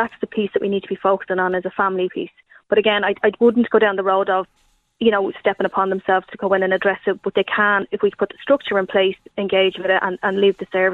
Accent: Dublin, Leinster, Ireland; I'm from Ballyfermot myself

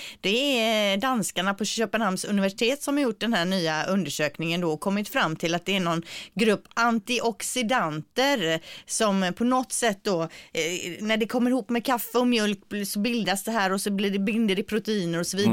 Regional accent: Gothenburg, Västra Götaland County, Sweden; accent: Gothenburg dialect; han ska liksom överdriva min göteborgska, så jag pratar ju inte så som

